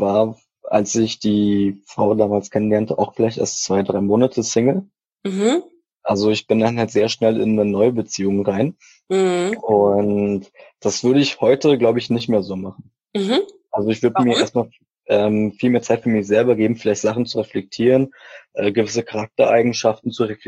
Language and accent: German; Szczecin, West Pomeranian Voivodeship, Poland; born there; Geboren bin ich in Stettin.